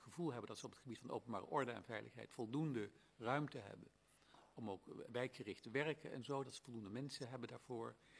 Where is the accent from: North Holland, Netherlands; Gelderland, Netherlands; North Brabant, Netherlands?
Gelderland, Netherlands; Rijnwaarden; Ja, maar weet u, ik kom uit Rijnwaarden. Ik ben daar geboren en getogen.